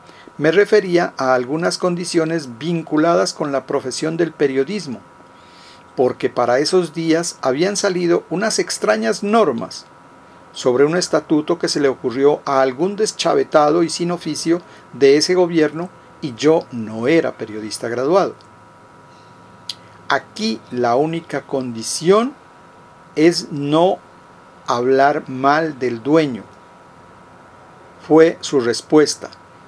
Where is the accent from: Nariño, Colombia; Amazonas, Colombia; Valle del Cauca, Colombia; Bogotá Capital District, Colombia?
Nariño, Colombia; Sandoná; había enviado una donación de bolsas plásticas negras a Sandoná, a mi pueblo